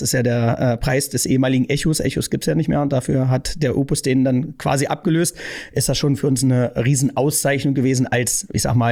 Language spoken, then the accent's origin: German; Prezier, Saxony-Anhalt, Germany; Ich komme ja aus Salzwedel, also einem Vorort von Salzwedel, Prezier, und da wohnen 500 Einwohner